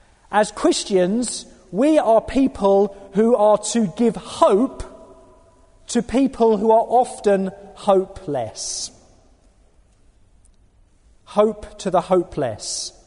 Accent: Southend-on-Sea, East of England, United Kingdom; I'm originally from Southend-on-Sea, nearby here, and it's really good to be here.

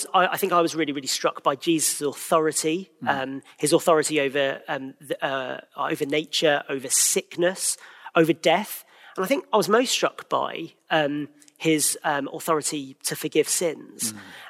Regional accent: South East England, United Kingdom; So I grew up in Kent, and I lived with my parents and my older siblings.

